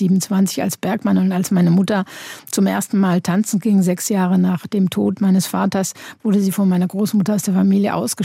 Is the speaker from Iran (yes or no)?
no; Germany; besonders übrigens auch als Deutsche nach dem Motto, da gibt es ja eben halt diesen Spruch, wir wussten ja von nichts, nicht wahr? Und in Deutschland ist das immer.